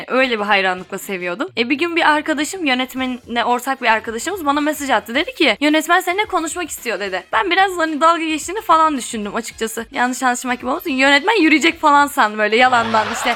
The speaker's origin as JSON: {"language": "Turkish", "region": "Düzce", "country": "Turkey", "said": "Ben Düzce'liyim."}